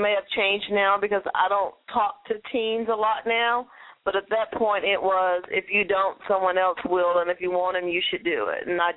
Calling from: Houston, Texas, United States; I'm calling from Houston

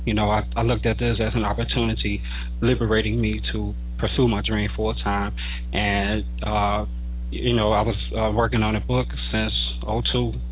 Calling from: Chicago, Illinois, United States; I'm calling in from Chicago.

